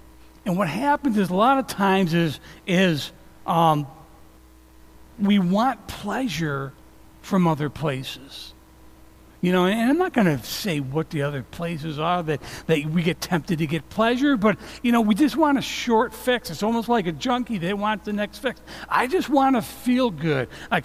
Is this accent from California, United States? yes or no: no; Morrisville, New York, United States; I'm from Morrisville, New York, and in the 70s, a bunch of young people moved to Alaska.